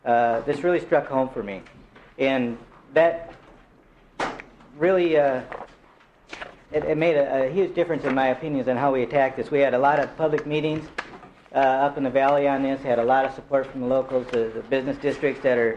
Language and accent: English; Big Lake, Alaska, United States; the area between Big Lake, my hometown, and Wasilla, the route my family travels every day back and forth to work